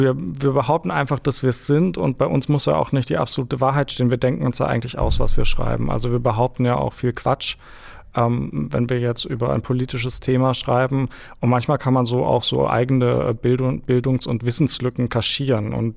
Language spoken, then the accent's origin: German; Bavaria, Germany; Und sonst bin ich bei München groß geworden